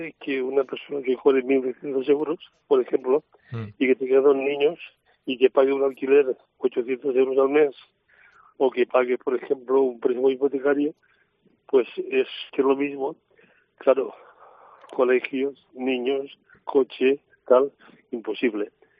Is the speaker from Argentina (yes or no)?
no; Valencian Community, Spain; Los valencianos somos, o los españoles, somos muy solidarios.